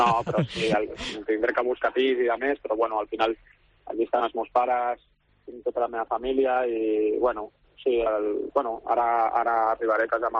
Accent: Barcelona, Catalonia, Spain; jo al final soc de Barcelona des de petit

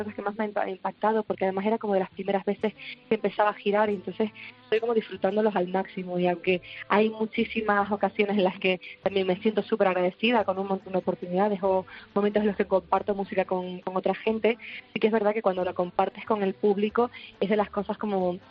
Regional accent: Canary Islands, Spain; vengo de las Islas Canarias, de una isla de las menores, La Palma.

